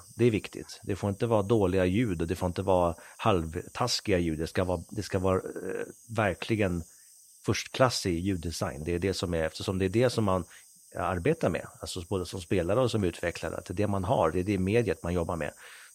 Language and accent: Swedish; Sweden; accent: Swedish; jag lyckades få bort min svenska accent när jag var ganska ung.